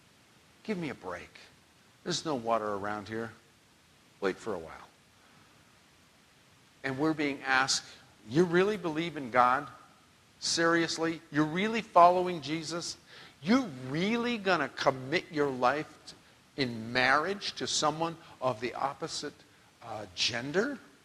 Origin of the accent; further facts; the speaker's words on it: Washington, United States; I grew up in Northwest Washington. I know about rain.